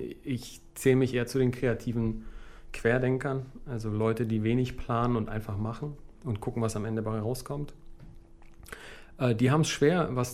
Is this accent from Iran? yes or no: yes; Iran; Ich komme ursprünglich aus dem Iran